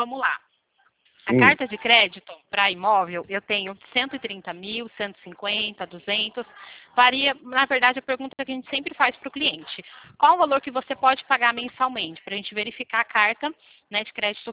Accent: Limeira, São Paulo, Brazil; Eu sou daqui da cidade de Limeira, não sei se você já conhece, ouvi falar, interior de São Paulo.

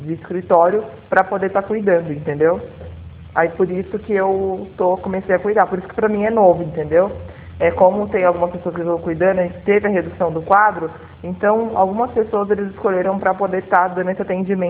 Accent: Itu, São Paulo, Brazil; não sou de Botucatu, sou de Itu.

